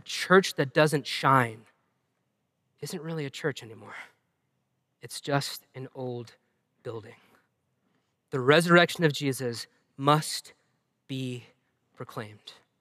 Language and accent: English; New England, United States; maybe it's just because I grew up in New England, and so we have all these lighthouses up and down the coast, and it kind of reminds me of home.